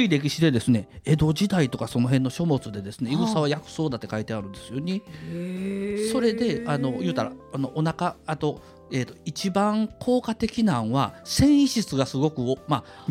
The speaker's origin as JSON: {"language": "Japanese", "region": "Kyoto", "country": "Japan", "tie": "born or raised there", "said": "やっぱり僕はやっぱり京都で生まれ育ってますんでですね"}